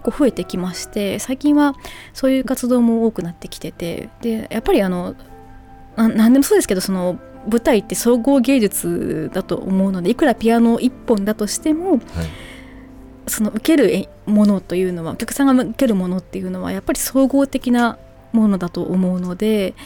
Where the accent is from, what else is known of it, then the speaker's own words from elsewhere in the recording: Hamamatsu, Shizuoka, Japan; 地元の浜松とかでも活動があります。